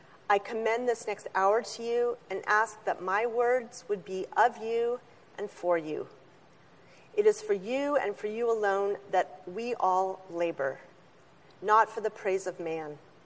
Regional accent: Spokane, Washington, United States; I am from Spokane, Washington, and I represent the Oaks Classical Christian Academy.

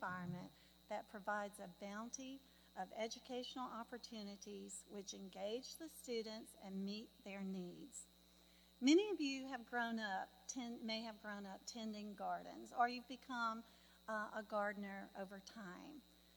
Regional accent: Alabama, United States; I grew up in Alabama, and I learned gardening from both my parents and my grandparents. And I now live in this virtual paradise, garden of paradise, called Fairhope.

